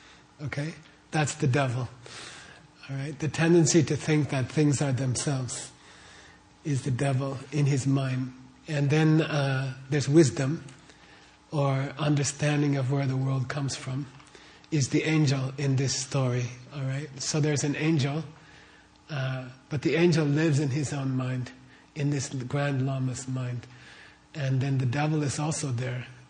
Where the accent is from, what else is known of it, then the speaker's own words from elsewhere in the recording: Phoenix, Arizona, United States; I think I grew up here in Phoenix, and they didn't teach us Tibetan literature in high school or elementary school.